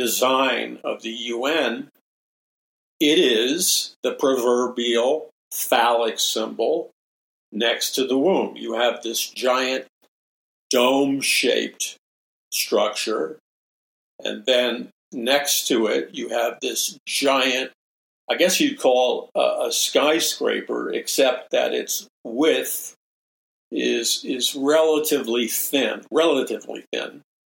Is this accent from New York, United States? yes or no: yes; New York City, New York, United States; I grew up in New York City, and the United Nations, they started to build it.